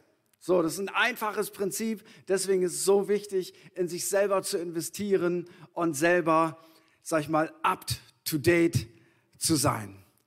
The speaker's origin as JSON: {"language": "German", "region": "Northern Germany", "country": "Germany", "said": "So, als Norddeutscher ist das ganz weit weg."}